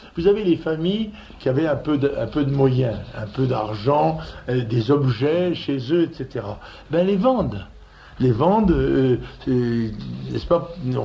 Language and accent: French; France; parce que je suis français et que je m'indigne au nom de la France